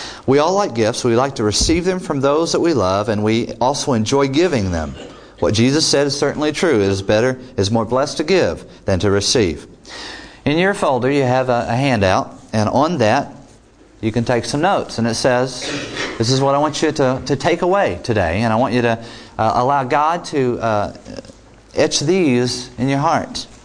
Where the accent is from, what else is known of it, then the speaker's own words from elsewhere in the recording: New Hampshire, United States; people laugh when I tell them I'm from Southern New Hampshire. They say, yeah, really south.